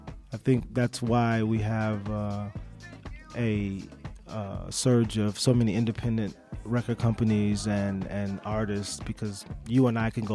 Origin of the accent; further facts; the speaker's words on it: St. Louis, Missouri, United States; now in New York, United States; Well, I'm from St. Louis originally. Okay. I was born in St. Louis. I moved to New York, and that was it.